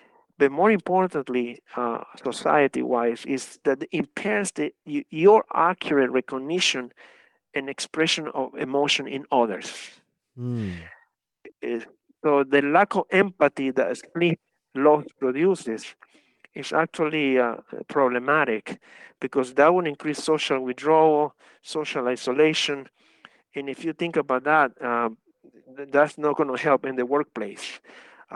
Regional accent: Ecuador; English is a second language; I'm from Ecuador, which is the middle of the world. I'm on the equator line

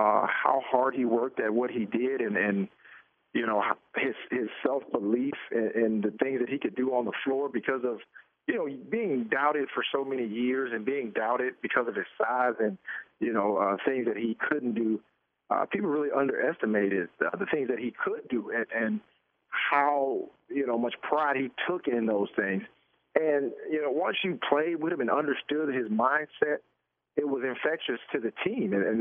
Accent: the South, United States; we always kid each other because we're from the South

